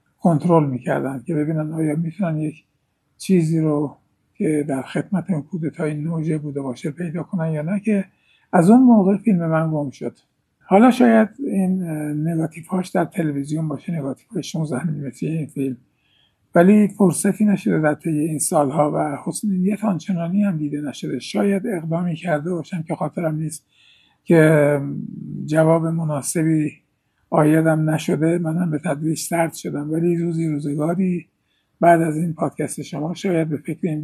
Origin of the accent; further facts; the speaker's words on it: Ahvaz, Khuzestan, Iran; دوست داشتم راجع به شهر خودم اهواز چون این فیلم رو بسازم